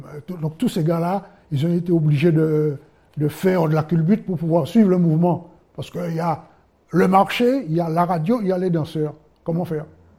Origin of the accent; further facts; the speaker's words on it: Martinique; moved away; je suis parti de Martinique en 69 et je retourne en 72 travailler ici.